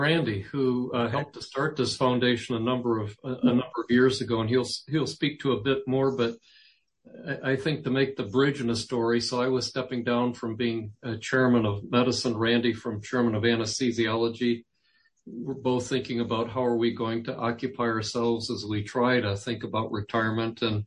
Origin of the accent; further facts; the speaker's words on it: Michigan, United States; growing up in Michigan, yeah, bicycling was something I enjoyed to do.